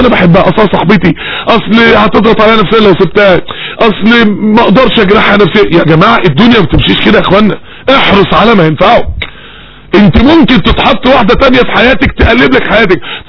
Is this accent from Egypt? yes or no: yes; Mansoura, Dakahlia, Egypt; عندنا في المنصورة